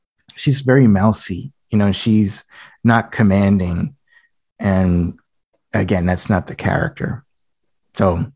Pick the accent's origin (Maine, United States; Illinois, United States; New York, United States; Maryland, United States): New York, United States; Brooklyn; accent: Brooklyn; I could say this because I'm from Brooklyn, you know, a bit of a Brooklyn accent.